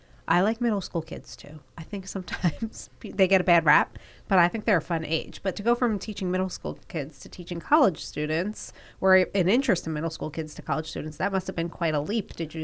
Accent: New Jersey, United States; I feel like I grew up in Central Jersey, so like my paper at the convenience store in the room was Asbury Park Press.

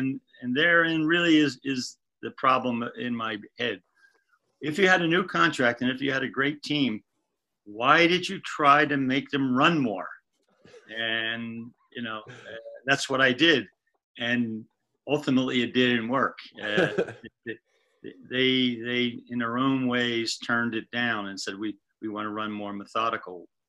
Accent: Philadelphia, Pennsylvania, United States; Well, we won this championship in Philadelphia not by coincidence, in my hometown of Philadelphia in game 6.

